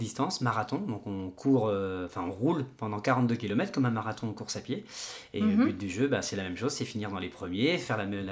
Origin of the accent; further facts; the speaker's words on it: Hauts-de-France, France; also born or lived in Reims; Je viens de la Somme.